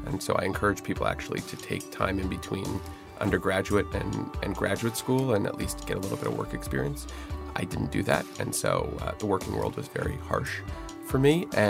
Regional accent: Montreal, Quebec, Canada; because I grew up in Montreal near them.

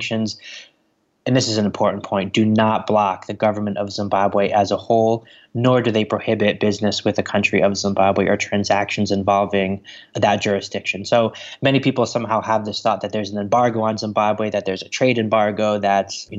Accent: United States; speaking as an American

